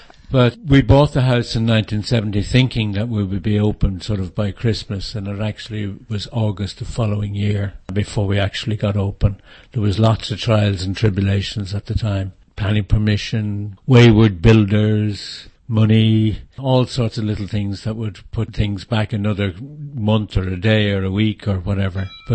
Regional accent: Dublin, Leinster, Ireland; I was born and lived in Clontarf with my parents, who had been there for 40 years or so.

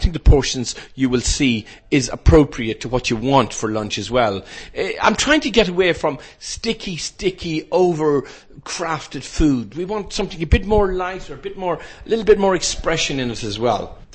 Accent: Dublin, Leinster, Ireland; will Dublin be there in a year and a half time? But we'll see. It's going through a very tough time, my hometown, my home country as well.

